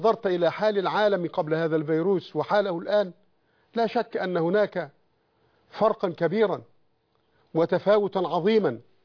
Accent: Egypt; وأخص بلدنا مصر

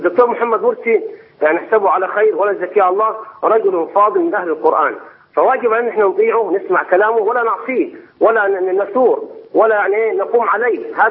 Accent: Upper Egypt, Egypt; احنا عندنا في الصعيد هنا الحمد لله يعني الصعيد كله آمن

